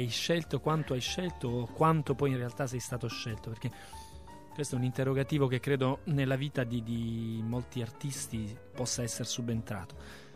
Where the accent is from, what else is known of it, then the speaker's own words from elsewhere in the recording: Bari, Apulia, Italy; born there; Io sono nato a Bari e ho iniziato a muovere i miei primi passi a Bari